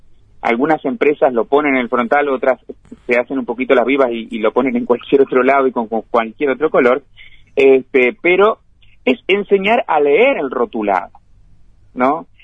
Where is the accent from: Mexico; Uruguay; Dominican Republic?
Uruguay; Como buenos uruguayos.